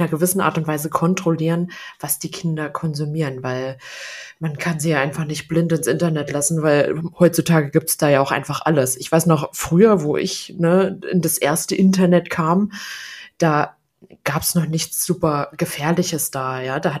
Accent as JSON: {"language": "German", "region": "Lower Saxony", "country": "Germany", "said": "da war ich beim Konzert in Wolfsburg und ich komme ja aus der Gegend"}